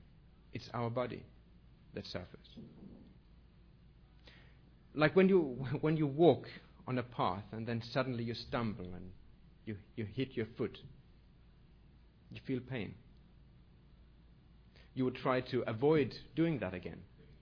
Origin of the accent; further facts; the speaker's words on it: Copenhagen, Capital Region of Denmark, Denmark; I'm very glad to be here with you. I've been looking forward to it. I'm a theologian from Copenhagen.